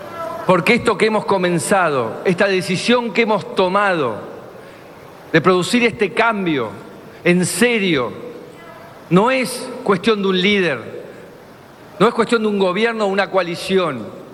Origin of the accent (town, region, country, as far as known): Argentina